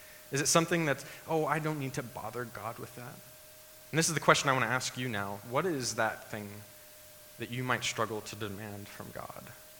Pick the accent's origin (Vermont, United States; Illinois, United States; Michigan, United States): Illinois, United States; Industry; also born or lived in Texas, United States; I actually was born in Illinois. I was born in this little tiny town and grew up in this place called Industry. It was not industrial.